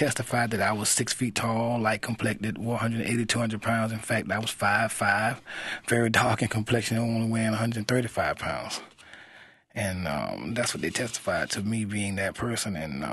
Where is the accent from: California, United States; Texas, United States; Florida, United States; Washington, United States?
Florida, United States; I'm from Pinellas County in Florida.